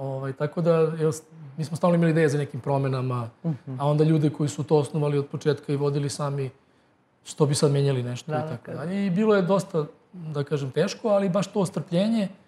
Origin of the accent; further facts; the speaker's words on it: Serbia; valjda mi iz Srbije smo na svašta navikli